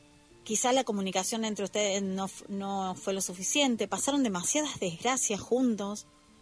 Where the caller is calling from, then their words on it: Argentina; desde Argentina.